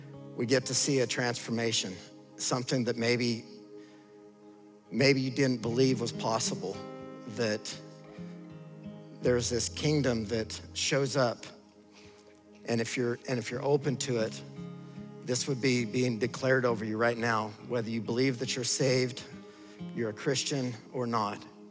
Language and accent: English; Idaho, United States; I'm from Idaho. We still use a sundial up there, and it's like last May, so we're catching up.